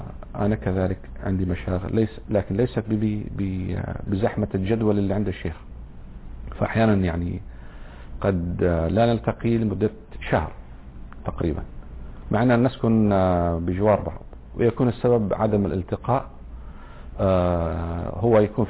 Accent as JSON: {"language": "Arabic", "town": "Mecca", "region": "Makkah Province", "country": "Saudi Arabia", "said": "يعني تأتي عندنا في الحجاز في مكة تحديدا 3 أشهر حتى تنضبط يعني اللهجة عندك"}